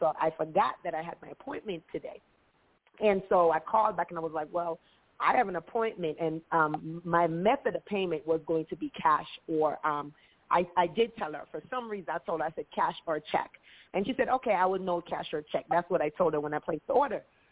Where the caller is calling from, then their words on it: Maryland, United States; I had caused, you know, where I live, I'm calling from Maryland, so where we live, my home is heated with oil